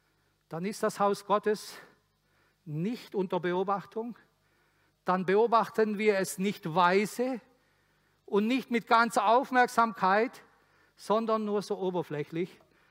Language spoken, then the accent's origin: German; Arad, Arad County, Romania; Dort, wo ich aufgewachsen bin, in Arad, in Mikalaka